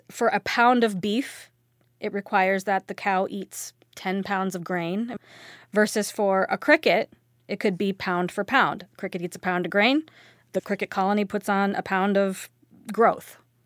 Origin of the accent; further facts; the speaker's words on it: California, United States; now in Minnesota, United States; Well, actually, I'm from California, but I now live in Minnesota, and I've seen them here in the lakes